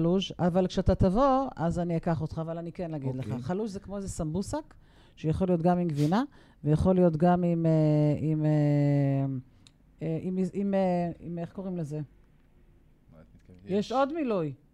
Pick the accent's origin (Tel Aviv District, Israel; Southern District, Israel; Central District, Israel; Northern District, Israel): Northern District, Israel; Kfar Tavor; שהוא שכן למקום שאני מגיע ממנו, מכפר תבור